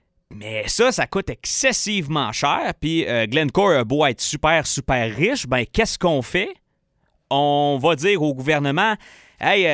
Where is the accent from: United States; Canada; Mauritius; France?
Canada; Quebec; Une bombe qui est tombée ce matin du côté de ma région natale de l'Abitibi-Témiscamingue.